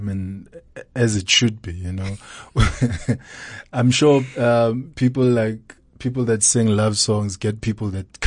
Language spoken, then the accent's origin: English; Soweto, Gauteng, South Africa; born there; All right. I'm born in Soweto.